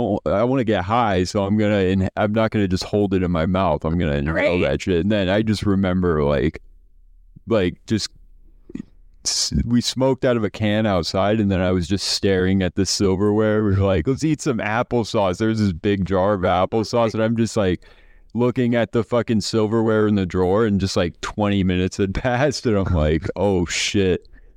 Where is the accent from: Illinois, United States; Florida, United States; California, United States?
California, United States; also born or lived in New York; now in Texas, United States; Northern California.